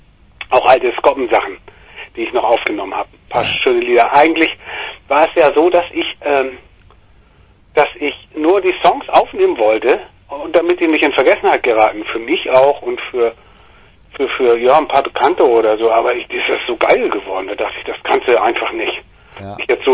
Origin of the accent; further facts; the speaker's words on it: Neustadt in Holstein, Schleswig-Holstein, Germany; Ich komme aus Neustadt an der Ostsee, genau. Wohne auch schon mein Leben lang hier in Neustadt. Und bin immer ein Küstenkind gewesen